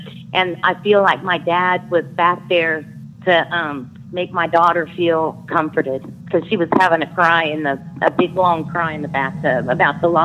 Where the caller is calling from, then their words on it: Lafayette, Louisiana, United States; I'm calling from Lafayette, Louisiana, and I love your show.